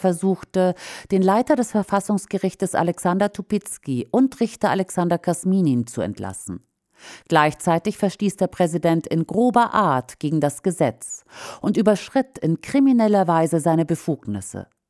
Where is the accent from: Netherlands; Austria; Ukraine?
Ukraine; So leider auch in meiner Heimat, der Ukraine.